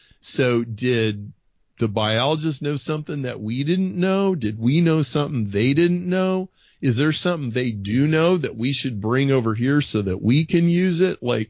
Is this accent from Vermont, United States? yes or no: no; Nebraska, United States; So you got to appreciate where we grew up. We grew up in Nebraska and went to a very, very, very conservative church.